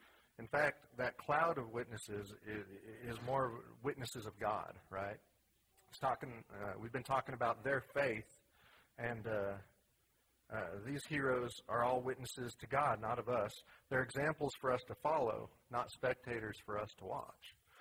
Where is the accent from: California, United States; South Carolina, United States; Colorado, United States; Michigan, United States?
Colorado, United States; Or I grew up in Colorado, and whenever there was a snowstorm, you could go out